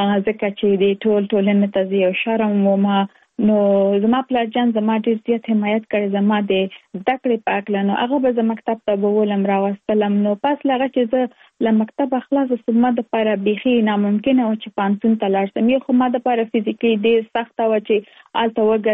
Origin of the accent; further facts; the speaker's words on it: Kabul, Afghanistan; now in Virginia, United States; د افغانستان یم. په افغانستان کې زیږیدلې، لومړۍ زده کړې مې په افغانستان په کابل کې ترسره کړې دي او وروسته لاغه لکه موږ ټول چې یو مسافر شوی یم په امریکا کې، اوس په ورجینیا ایالت کې ژوند کوم.